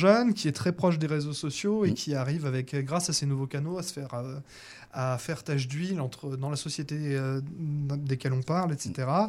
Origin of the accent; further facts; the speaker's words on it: Algeria; je suis algérien, donc je suis musulman.